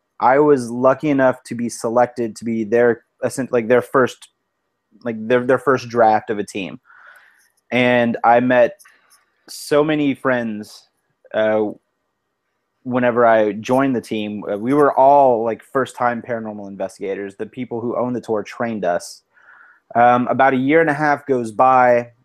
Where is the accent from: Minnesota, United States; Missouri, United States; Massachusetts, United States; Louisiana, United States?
Louisiana, United States; So I grew up in South Louisiana, and I've always enjoyed ghost stories